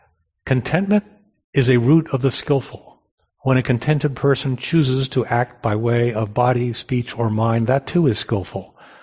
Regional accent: East Coast, United States; I grew up sailing on the East Coast and I've got a kayak.

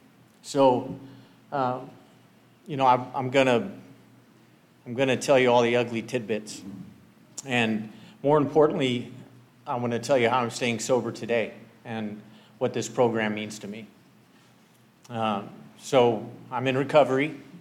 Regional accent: Visalia, California, United States; So I was raised in Visalia, California by 2 loving parents.

